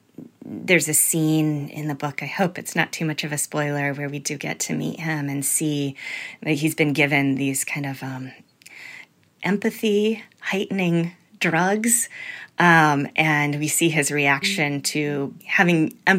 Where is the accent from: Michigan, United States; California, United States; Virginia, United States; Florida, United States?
Michigan, United States; Okemos; I grew up in Okemos, in East Lansing. I went to Okemos High School, and I went to University of Michigan for my undergraduate degree.